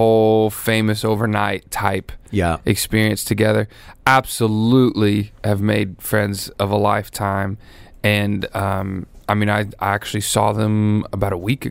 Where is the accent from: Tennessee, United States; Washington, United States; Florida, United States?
Tennessee, United States; accent: mild country accent; bit of a country accent, I guess. But believe it or not, it is compared to most people in Tennessee. My accent is very mild.